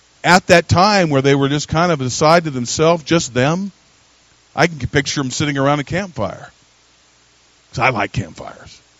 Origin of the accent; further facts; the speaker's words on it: Washington, United States; I was from the Pacific Northwest. And the county I lived in northeastern Washington State, had more hippies per capita than anywhere but Southern California.